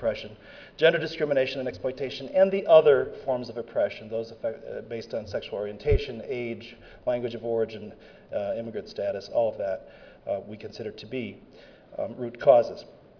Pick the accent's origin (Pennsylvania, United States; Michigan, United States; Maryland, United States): Michigan, United States; Lansing; I'm from Lansing, Michigan